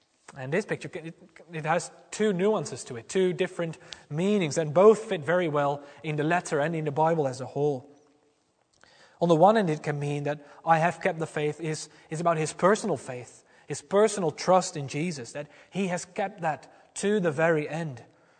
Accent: Netherlands; back in my home country, the Netherlands, a country that has always been very progressive on ethical issues

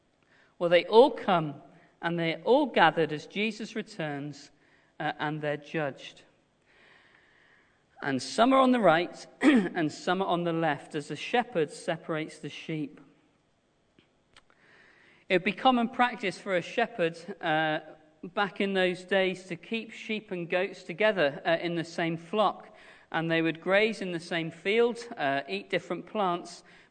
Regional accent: England, United Kingdom; My parents are English. My grandparents are English. In fact, I don't know how far back I have to go to find anyone who's not English. It's core to me. I am English. It's who I am.

